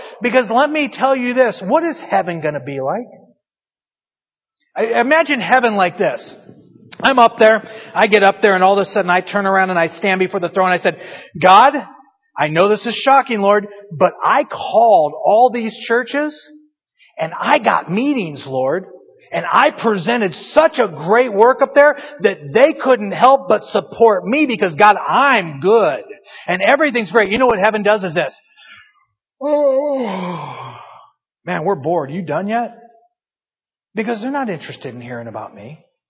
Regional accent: California, United States; Now I know I'm from California and you all are thinking, okay, we got problems.

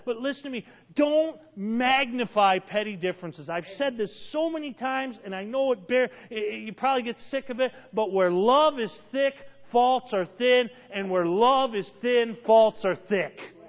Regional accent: Holyoke, Massachusetts, United States; I grew up in Holyoke, Massachusetts, 30 miles, no, not even 20 miles north of where Jonathan Edwards preached

